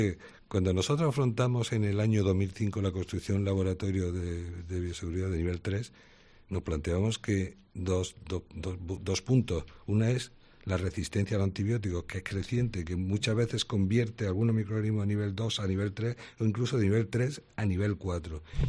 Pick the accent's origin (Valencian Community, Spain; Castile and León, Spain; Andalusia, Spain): Andalusia, Spain; yo como andaluz he convivido mucho con ella